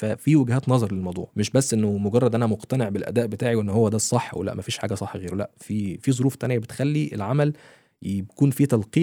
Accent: Egypt; now in Dubai, United Arab Emirates; انا معايا اسرة وعايز الاسرة دي تفضل موجودة معايا في دبي. احنا من مصر كل حاجة، بس انا عايز افضل موجود في البلد

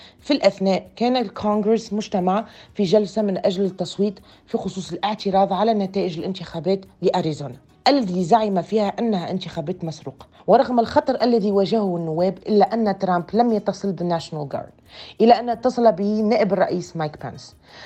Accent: Tunisia; now in United States; أنا تونسية أعيش بالولايات المتحدة الأمريكية، طالبة في الجامعة سنة ثانية علوم سياسية، عمري 20 عام.

